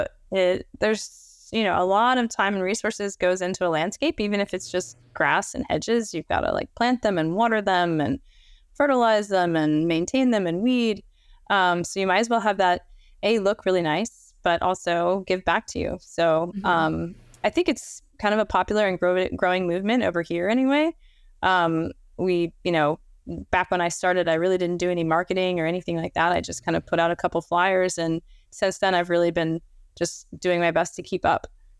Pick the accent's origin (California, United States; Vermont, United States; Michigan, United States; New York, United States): Vermont, United States; So I grew up in Vermont, which is a state in the United States. It's in the northeast, and it's very wooded and rural. So I grew up on a large farm, kind of gardening with my family.